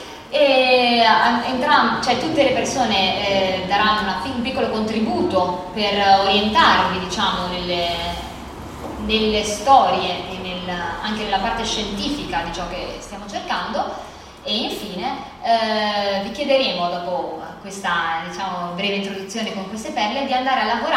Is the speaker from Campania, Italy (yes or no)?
no; Rimini, Emilia-Romagna, Italy; che io personalmente non conosco benissimo perché sono di Rimini